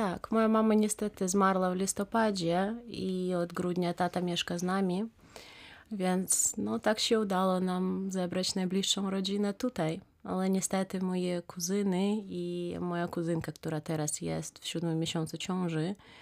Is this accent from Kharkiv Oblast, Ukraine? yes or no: yes; Kharkiv, Kharkiv Oblast, Ukraine; now in Poland; Tak, dokładnie. Ja jestem z Ukrainy. Ja urodziłam się w mieście Charkowie.